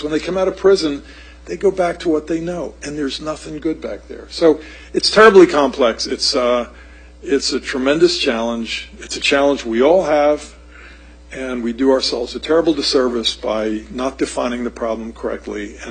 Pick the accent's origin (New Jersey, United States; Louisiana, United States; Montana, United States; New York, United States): New Jersey, United States; Newark; it took place in my hometown in Newark, New Jersey.